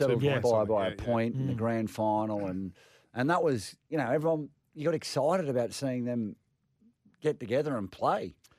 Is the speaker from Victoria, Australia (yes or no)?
no; Queensland, Australia; Grew up in Queensland.